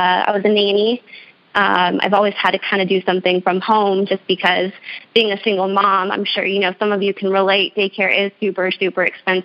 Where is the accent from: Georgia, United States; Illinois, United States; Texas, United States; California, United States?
California, United States; San Diego; moved away as an adult; I'm originally from the San Diego area, and back in the end of 2015, I relocated to the East Coast with my fiancé at the time.